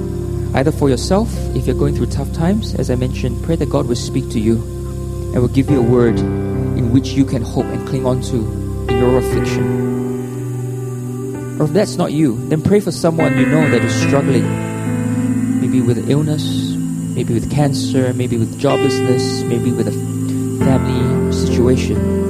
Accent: Singapore; also born or lived in Australia; now in Hong Kong, China; I'm not from Hong Kong. I will probably classify myself as Singaporean Australian. And there was a time in my life around 4 years ago where I was out of a job here in Hong Kong.

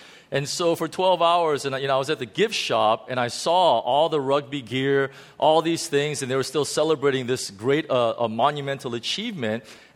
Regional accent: United States; but as an American, I'm so tempted to say Leicester

